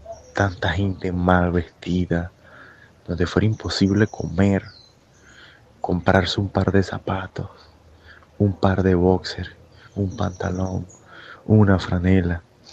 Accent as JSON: {"language": "Spanish", "country": "Venezuela", "said": "Bueno, hermano, yo como venezolano, lo que te puedo decir es que Jamás en Venezuela habíamos pasado por una situación así como esta"}